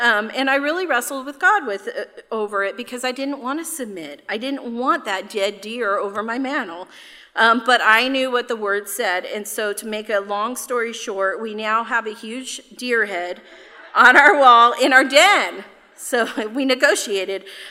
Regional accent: California, United States; and I'm from California.

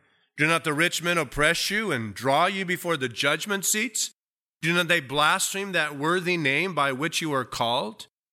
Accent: United States; And I am thankful, Lord, that I was born and raised and live in the United States of America.

